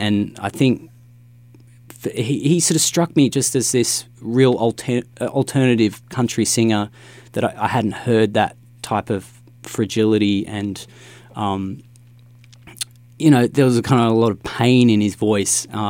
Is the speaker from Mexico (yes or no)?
no; Melbourne, Victoria, Australia; I grew up in Thornbury, which is, it's only 20 minutes north of the CBD. So it's virtually part of Greater Melbourne. And yeah, it's just a little suburban neighbourhood, not unlike a lot of neighbourhoods you'd find in the US.